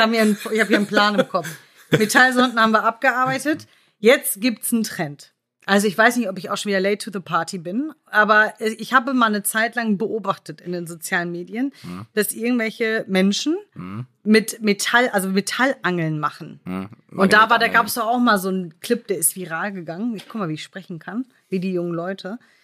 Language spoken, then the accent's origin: German; West Germany, Germany; Ja, also da, ich komme ja aus dem Westen.